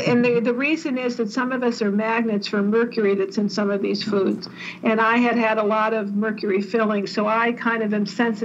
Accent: East Coast, United States; And listen, I'm from the East Coast.

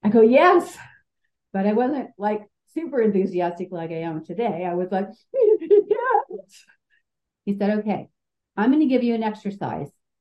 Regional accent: California, United States; I'm from Southern California.

